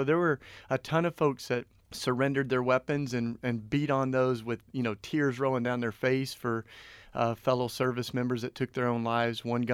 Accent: Tennessee, United States; I grew up with guns. I grew up in East Tennessee.

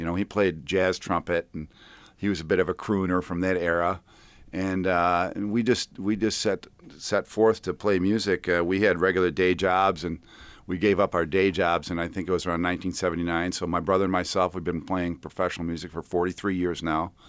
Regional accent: New York, United States; We're from the 10th Ward. We grew up on Lakeview Park.

